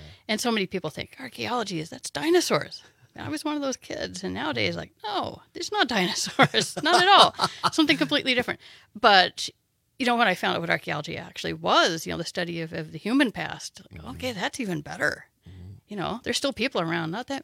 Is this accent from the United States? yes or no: yes; the Ozarks, United States; So grew up, my accent may betray, in the Ozark Mountains. So I'm a little bit of a hillbilly.